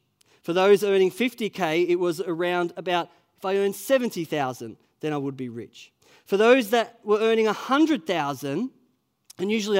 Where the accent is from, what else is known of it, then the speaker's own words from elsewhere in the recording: Australia; I think many of us might say, we're not rich. We're just Aussie battlers, just trying to make our way in life.